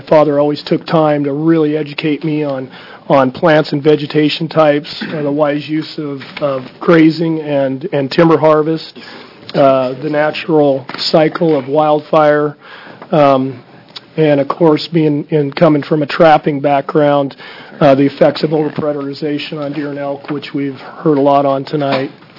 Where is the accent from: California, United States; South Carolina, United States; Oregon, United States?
Oregon, United States; I reside in Springfield, Oregon. I was born and raised in Oregon